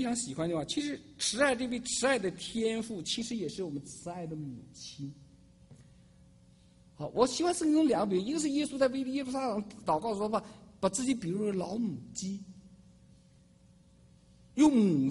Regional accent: Shandong, China; 因为我是北方人山东人

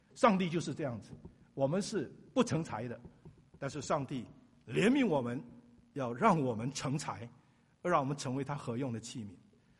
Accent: Taiwan; 我在台湾长大，服过兵役

